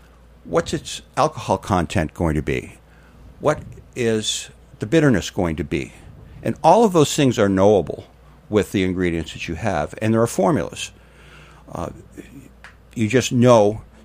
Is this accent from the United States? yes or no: yes; Maine, United States; I'm from Maine, you know. I don't have much to do in the winter.